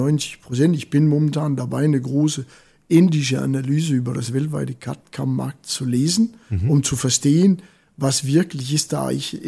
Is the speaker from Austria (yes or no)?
no; Denmark; German is a second language; ich komme ja aus Dänemark